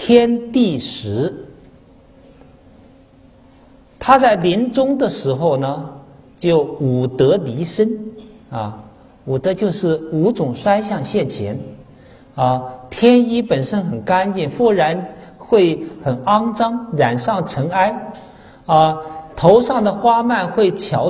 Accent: China; 所以我们作为中国人啊

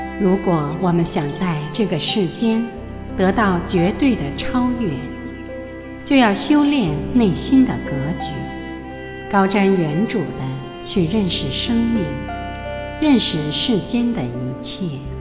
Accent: Zhejiang, China; 我是男人，就有男人的眼光。我是浙江人，就有浙江人的思维。

